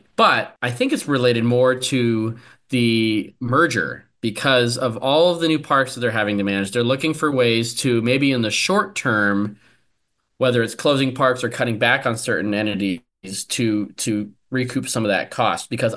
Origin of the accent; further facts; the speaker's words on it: California, United States; As an enthusiast, as you know, growing up in the Bay Area, it's very confusing.